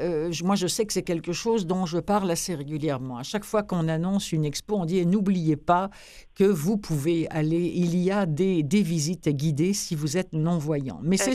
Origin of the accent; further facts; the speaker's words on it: France; comme moi, je viens de France.